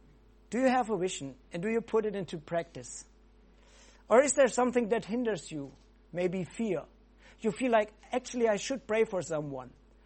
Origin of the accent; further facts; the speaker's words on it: West Germany, Germany; English is a second language; now in Dresden, Germany; I come from West Germany and I moved to Dresden